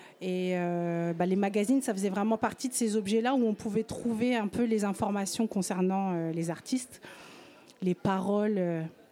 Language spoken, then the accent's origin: French; Hauts-de-France, France; Et comme je venais du Nord, le truc c'est qu'on n'avait pas tout ce qui était centralisé à Paris.